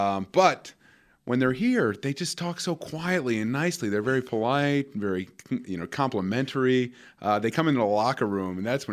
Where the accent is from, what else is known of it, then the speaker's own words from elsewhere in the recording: Sharon, Wisconsin, United States; I'm from Wisconsin, Sharon, Wisconsin.